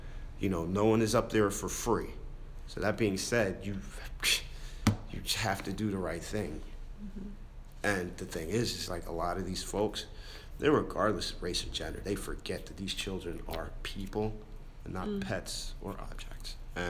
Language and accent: English; White Plains, New York, United States; also born or lived in Waterbury, Connecticut / Hartsdale, New York; Originally, I'm from Waterbury, Connecticut. After that, age of two, from two to maybe the age of 12, no, two to the age of 15, I lived in White Plains, New York, / Hartsdale, New York